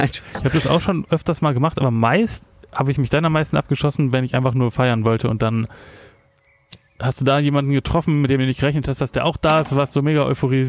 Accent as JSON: {"language": "German", "region": "North Rhine-Westphalia", "country": "Germany", "tie": "born or raised there", "said": "Grube hat was mit meiner Heimat zu tun im Ruhrgebiet, wo ich ja längere Zeit gewohnt habe."}